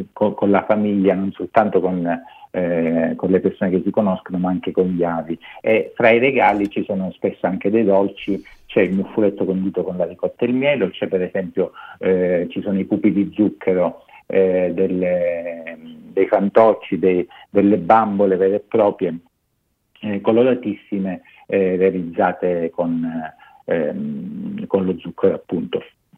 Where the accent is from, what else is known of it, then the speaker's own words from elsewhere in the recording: Licata, Sicily, Italy; Per esempio a Licata, io sono di Licata